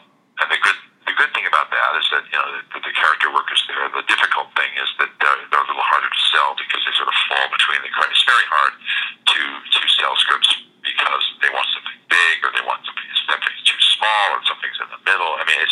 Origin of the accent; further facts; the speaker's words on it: Oregon, United States; now in Los Angeles, United States; I'm originally from Oregon, and I taught school up there back in the 70s, and I always wanted to come to L.A. and work in the movies